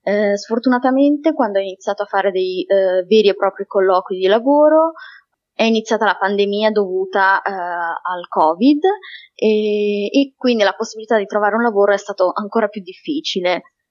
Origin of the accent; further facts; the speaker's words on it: Milan, Lombardy, Italy; ho 26 anni e sono di Milano.